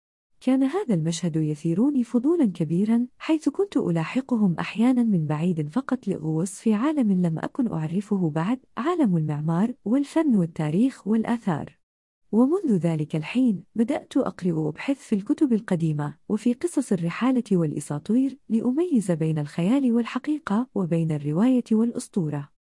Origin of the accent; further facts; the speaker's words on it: Fez, Fès-Meknès, Morocco; born there; امرأة مغربية ومرشدة سياحية وطنية من مواليد مدينة فاس، تلك المدينة العريقة التي تنبض بالتاريخ والحضارة. تابعت دراسة الثانوية في ثانوية مولاي إدريس